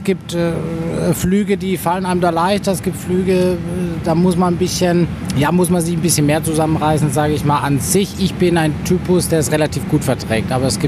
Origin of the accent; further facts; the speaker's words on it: Bavaria, Germany; born there; Ja, ich bin gebürtiger Bayer, deswegen bin ich ein bisschen parteiisch in dieser Frage.